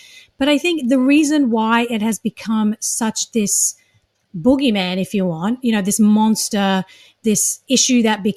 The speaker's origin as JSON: {"language": "English", "country": "Australia", "tie": "born or raised there", "moved": "yes", "lives_now": "United States", "said": "I did come from a conservative evangelical background. I was raised in Australia, hence the accent."}